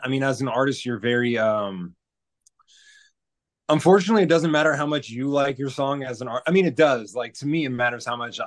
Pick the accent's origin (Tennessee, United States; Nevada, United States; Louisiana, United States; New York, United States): Nevada, United States; Las Vegas; I'm from Vegas, so pulling the lever on the slot machine